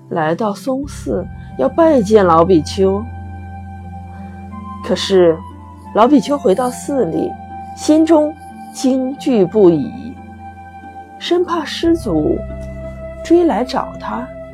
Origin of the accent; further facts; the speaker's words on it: Xi'an, Shaanxi, China; 我是来自西安的